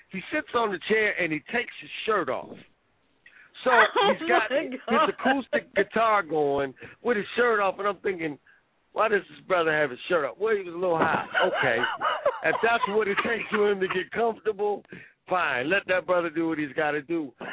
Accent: Minnesota, United States; because while I grew up in Minnesota, I was still new, right?

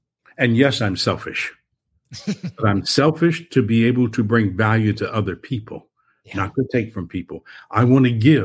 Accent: New Orleans, Louisiana, United States; born there; I was born in New Orleans.

